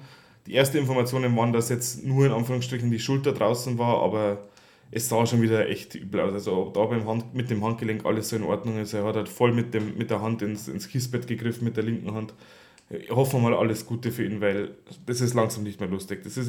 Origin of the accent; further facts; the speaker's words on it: Bavaria, Germany; als Bayer